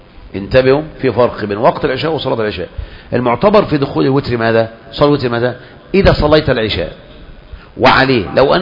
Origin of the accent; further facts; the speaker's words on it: Egypt; ما احنا عندنا في مصر الطرق موجودة كلنا حول وادي النيل